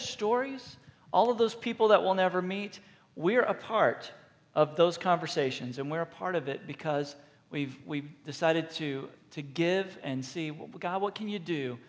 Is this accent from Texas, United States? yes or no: yes; Texas, United States; Now the first service, you didn't know that I was from Texas, but now you know that I'm from Texas, and you're still saying this.